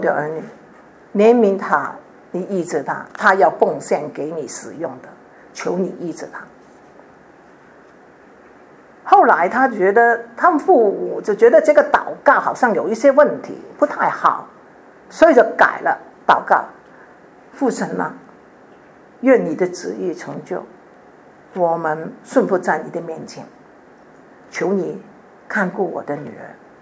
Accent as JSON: {"language": "Chinese", "country": "China", "said": "特别是我们中国人，什么都要讲人际关系，什么都要讲坏后门，什么都要有人来帮忙开路"}